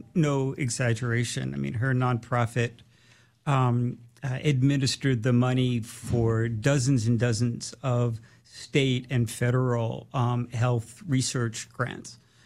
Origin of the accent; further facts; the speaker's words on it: Brooklyn, New York, United States; Well, I was born in 1958. So I grew up in Brooklyn during the early and late 60s.